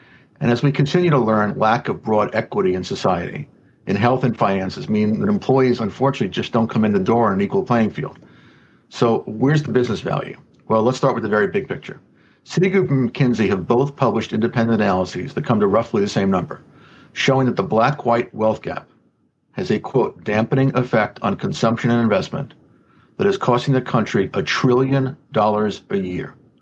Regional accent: Teaneck, New Jersey, United States; And I now serve on the Advisory Board for Community Relations in my hometown of Teaneck, New Jersey.

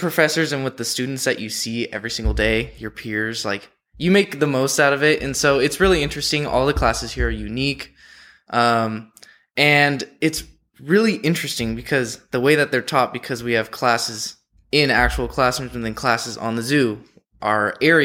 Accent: San Diego, California, United States; So I'm from San Diego, and if you know anything about San Diego, it's home to the world-famous San Diego Zoo.

